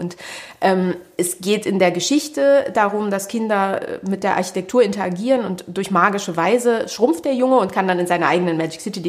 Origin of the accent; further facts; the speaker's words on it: Berlin, Germany; also born or lived in Sofia; Ich bin in Berlin aufgewachsen und bin in Sofia geboren und habe armenische Wurzeln.